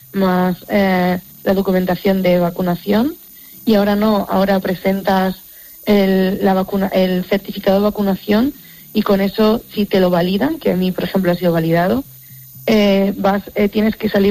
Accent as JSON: {"language": "Spanish", "town": "Bolaños de Calatrava", "region": "Castilla-La Mancha", "country": "Spain", "said": "Yo soy de Bolaños, de un pueblo de Ciudad Real."}